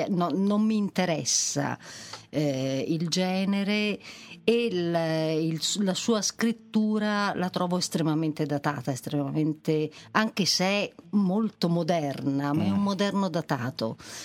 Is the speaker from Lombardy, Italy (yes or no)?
no; Pistoia, Tuscany, Italy; also born or lived in Florence / Fiesole; now in Rome, Italy; No, allora, io sono di originaria pistoiese.